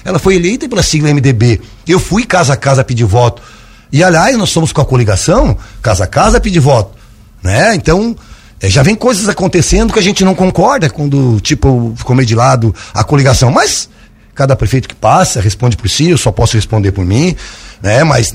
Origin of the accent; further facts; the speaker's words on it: Lauro Müller, Santa Catarina, Brazil; eu nasci e me criei em Lauro Miller